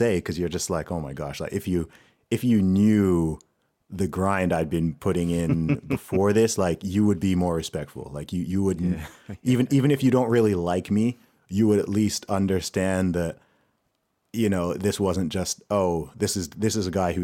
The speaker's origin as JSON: {"language": "English", "country": "Saudi Arabia", "tie": "born or raised there", "moved": "yes", "lives_now": "Southampton, United Kingdom", "said": "I grew up in Saudi Arabia, as you may know. And then, my family moved to the UK sort of permanently in 2008, and Bournemouth was just the sort of chosen home base for where my parents kind of came back to. So I ended up in Bournemouth for a while. I'm in Southampton now"}